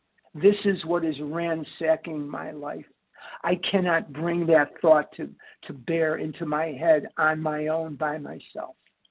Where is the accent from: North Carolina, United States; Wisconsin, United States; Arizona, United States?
Arizona, United States; Scottsdale; I'm from Scottsdale. I live in Scottsdale, Arizona. I'm currently in Arlington Heights, Illinois.